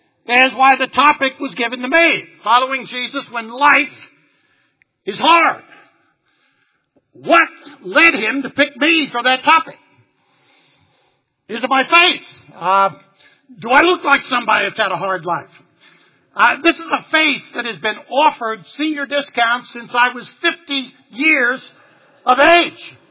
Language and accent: English; Pennsylvania, United States; I said, no, sir, I was born in Pennsylvania. Well, did you grow up in the South? No, sir, I grew up in Pennsylvania, too.